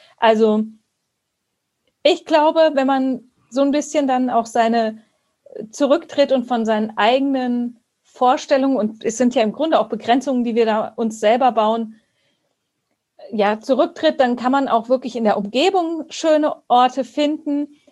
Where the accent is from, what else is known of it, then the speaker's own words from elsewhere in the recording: Baden-Württemberg, Germany; ich komme aus Baden-Württemberg und da haben wir es so gemacht, dass wir wohnen am Rand vom Schwarzwald